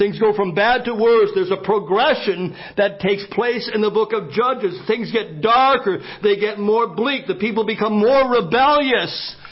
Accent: Canada; I'm a Canadian, so I've got to be careful here.

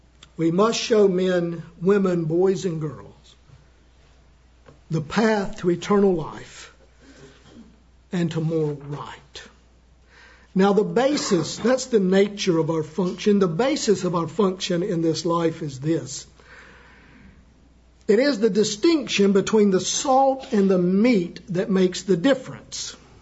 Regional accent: North Carolina, United States; born there; I was born in North Carolina, and as a boy, I had a coon dog that you would chase raccoons with.

